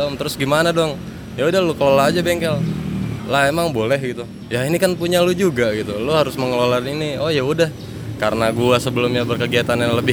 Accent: Padang, West Sumatra, Indonesia; also born or lived in Jakarta; Di kampung itu, di Padang.

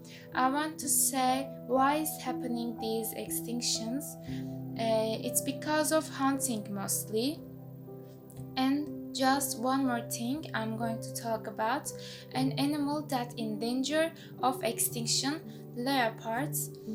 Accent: Turkey; English is a second language; from Turkey.

